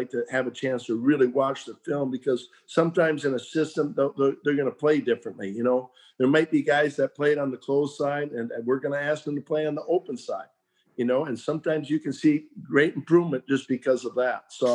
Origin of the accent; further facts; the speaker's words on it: Minnesota, United States; I mean, I grew up in Minnesota. I remember the Super Bowl, the Vikings game